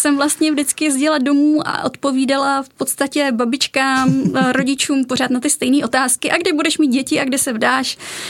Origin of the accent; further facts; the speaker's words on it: Moravský Krumlov, South Moravian Region, Czechia; já jsem se tam narodila jako v rámci tak, jak se narodíte v nemocnici, ale jinak jsem z Moravského Krumlova, což je mezi Brnem, Znojmem a z Jižní Moravy.